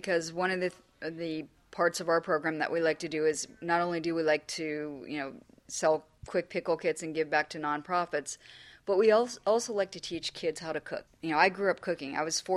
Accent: Pennsylvania, United States; I grew up in Pennsylvania. When the garden came in, it was literally feast or famine.

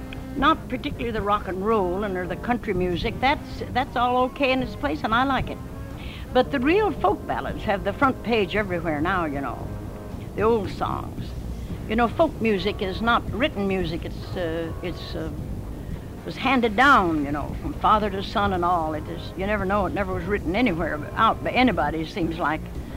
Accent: Carthage, United States; born there; And my folks moved in here when I was born in Carthage. They came to Carthage.

